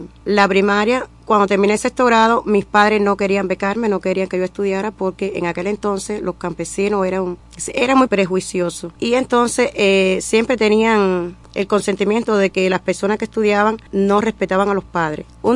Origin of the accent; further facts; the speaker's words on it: Imías, Guantánamo, Cuba; Nací en Oriente, en la provincia de Guantánamo, en el municipio de Imías. Hija de campesinos, muy humilde, donde crecí.